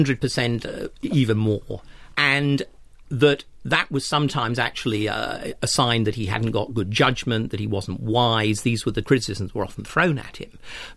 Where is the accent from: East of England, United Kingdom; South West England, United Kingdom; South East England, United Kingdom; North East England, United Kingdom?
South East England, United Kingdom; Yes, I grew up in Kent